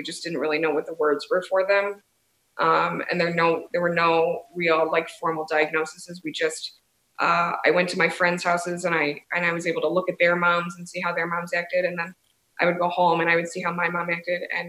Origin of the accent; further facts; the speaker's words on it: Michigan, United States; now in Denver, United States; I grew up in Michigan. I live in Denver, Colorado now, obviously, but I grew up in Michigan.